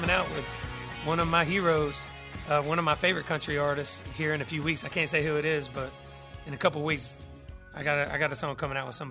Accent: Douglasville, Georgia, United States; about my hometown, Douglasville, Georgia.

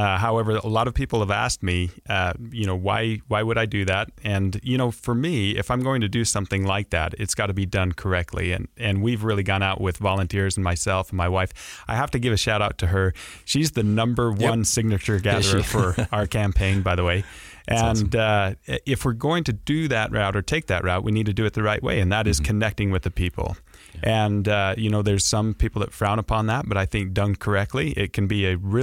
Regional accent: Utah, United States; I was born and raised in the Uinta Basin, and so a lifelong resident of Utah.

